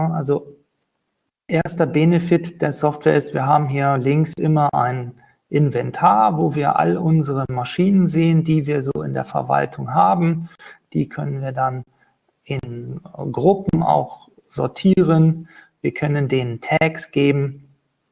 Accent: Cologne, North Rhine-Westphalia, Germany; Ich komme aus Köln

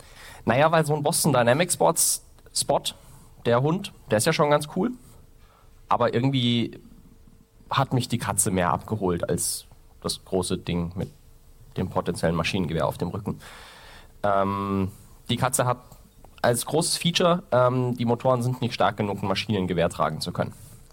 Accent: Erlangen, Bavaria, Germany; Ich komme aus Erlangen.

